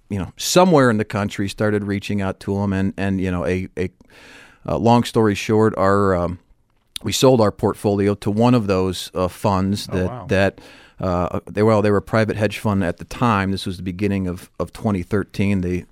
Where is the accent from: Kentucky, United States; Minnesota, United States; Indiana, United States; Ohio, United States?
Indiana, United States; Crown Point; I'm from Northwest Indiana. Okay. I grew up in Crown Point, Indiana.